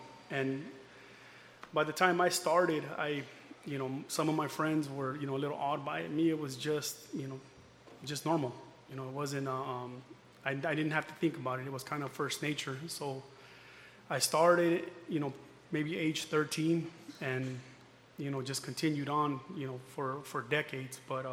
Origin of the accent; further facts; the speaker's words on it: El Monte, California, United States; born there; Well, I was born in San Gabriel Valley, down there in a city called El Monte, kind of a, you know, rough neighborhood